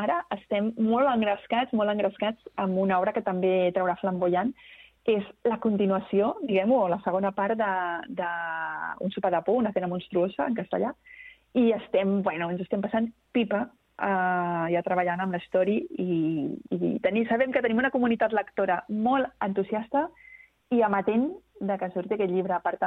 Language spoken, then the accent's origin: Catalan; Sabadell, Catalonia, Spain; uns quants poetes de la meva ciutat natal, de Sabadell